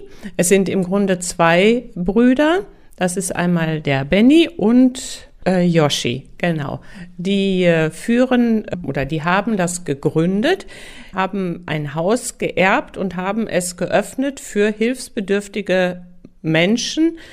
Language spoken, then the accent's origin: German; Hesse, Germany; Ich komme hier aus Hessen